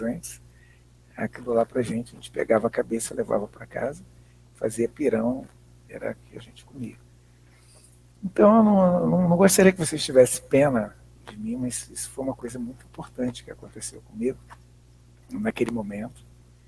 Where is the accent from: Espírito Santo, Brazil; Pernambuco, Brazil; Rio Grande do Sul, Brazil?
Espírito Santo, Brazil; born there; eu sou nascido em Espírito Santo.